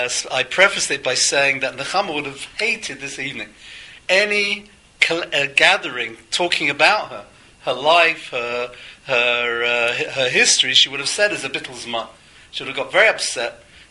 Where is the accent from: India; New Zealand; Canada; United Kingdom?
United Kingdom; England; it's kind of difficult for me as an Englishman to get used to calling anyone like that by her first name